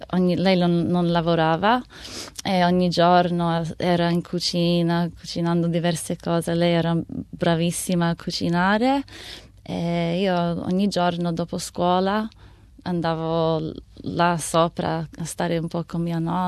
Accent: Australia; in che modo sono più italiana e in che modo sono più australiana. Io so che non sono italiana come gli italiani che vivono là o come i giovani che vengono qua. Sì, so che sono una mista di australiana e italiana.

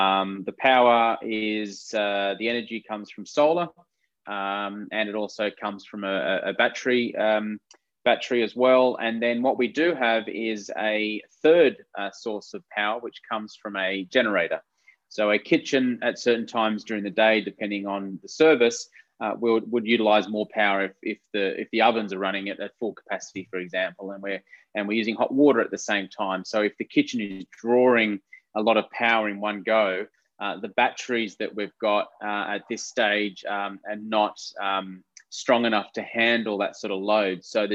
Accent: Australia; I'm not Lebanese, I'm Australian

